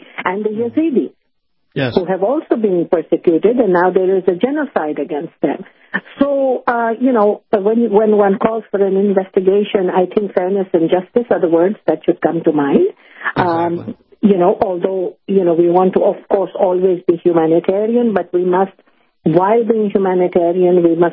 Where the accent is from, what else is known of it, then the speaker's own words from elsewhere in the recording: Canada; we had had a terrible terrorist attack here in Canada, in Ottawa, where I live. I'm a Canadian.